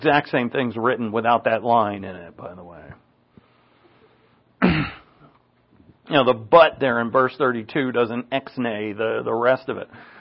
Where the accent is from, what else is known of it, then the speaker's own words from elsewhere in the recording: East Coast, United States; It's amazing to me to see kids, because I grew up in the East Coast.